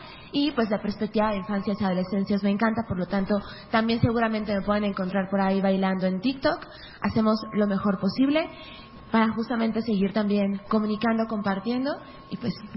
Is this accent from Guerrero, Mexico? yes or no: no; Aguascalientes, Mexico; yo soy de Aguascalientes, y es muy importante para mí mencionarlo porque también mi posicionamiento político desde donde vivo, resistimos desde el Bajío y en el centro del país.